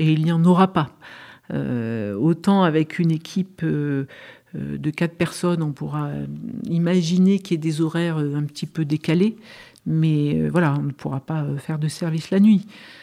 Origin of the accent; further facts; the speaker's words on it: Die, Auvergne-Rhône-Alpes, France; born there; moi, je suis née à Die.